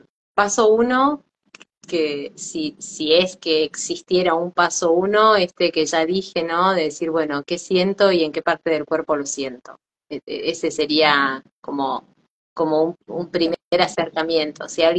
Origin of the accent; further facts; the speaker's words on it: Mendoza, Argentina; eran muchísimas personas en un auditorio en Mendoza, de donde yo soy, en Argentina